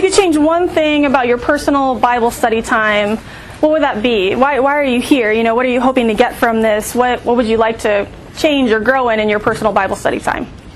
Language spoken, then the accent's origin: English; Palatine, Illinois, United States; I grew up at Willow Creek Community Church in the suburbs of Chicago. I'm from Palatine, Illinois originally.